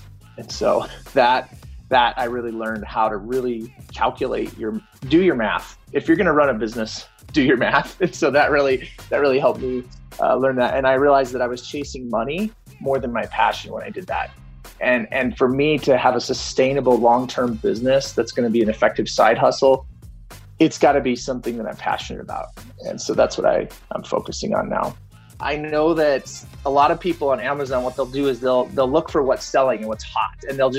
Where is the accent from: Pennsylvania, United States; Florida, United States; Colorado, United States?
Colorado, United States; Fort Collins; I'm from Fort Collins, Colorado